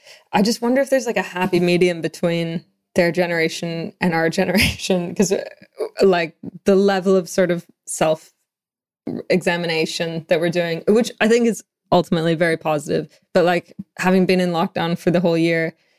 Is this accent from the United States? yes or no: no; Canada; yeah, I'm from Canada. So I do feel like I'm missing lakes and trees.